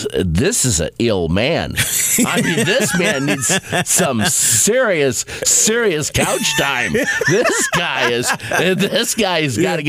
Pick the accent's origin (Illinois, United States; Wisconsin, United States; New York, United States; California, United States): Wisconsin, United States; Look, I'm from Wisconsin, okay?